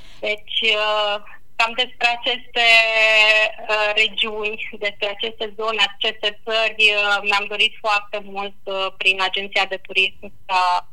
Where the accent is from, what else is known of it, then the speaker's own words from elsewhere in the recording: Suceava, Suceava County, Romania; also born or lived in Iași; eu, pentru că sunt din Iași și am copilărit în Suceava